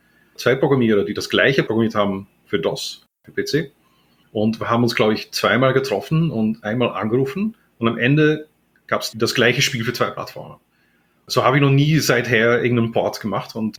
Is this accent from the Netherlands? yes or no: yes; Netherlands; German is a second language; Ich bin Niederländer, wie man wahrscheinlich leicht hört, an meiner Ignoranz von Fälle und sonstige deutsche Schnickschnack. Bin aufgewachsen in den Niederlanden